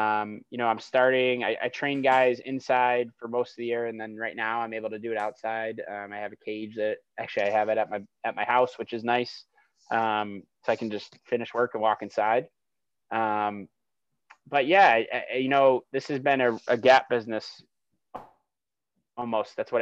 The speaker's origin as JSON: {"language": "English", "town": "Hilton", "region": "New York", "country": "United States", "said": "And I'm from Hilton, and I love that there's a lot of land out here"}